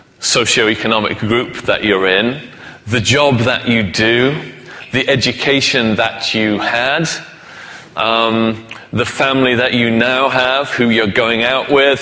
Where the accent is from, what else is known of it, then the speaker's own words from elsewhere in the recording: England, United Kingdom; now in Scotland; I'm British. And, you know, I live in Scotland